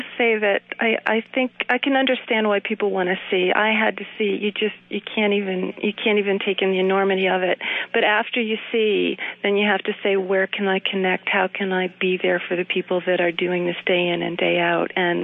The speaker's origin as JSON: {"language": "English", "region": "New Jersey", "country": "United States", "tie": "born or raised there", "said": "and I grew up near there in New Jersey, and it was the city where every teenager went every weekend"}